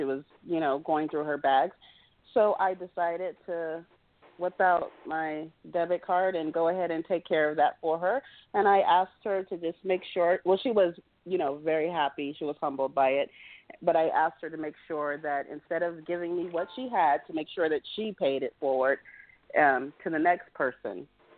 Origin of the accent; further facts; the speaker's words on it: Phoenix, Arizona, United States; now in Scottsdale, United States; I'm from Phoenix, Arizona. I reside in Scottsdale, Arizona currently